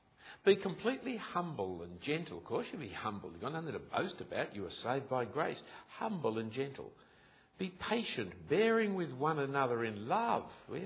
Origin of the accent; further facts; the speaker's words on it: Australia; it's just I'm an Australian, I've got good grounds for it.